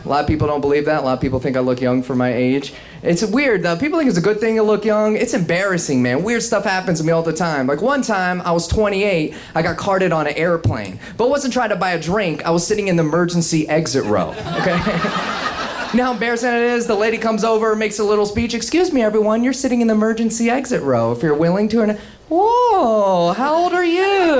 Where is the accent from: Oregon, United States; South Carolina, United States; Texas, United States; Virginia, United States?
Virginia, United States; born there; And I'm just like, nah, I was born in Virginia.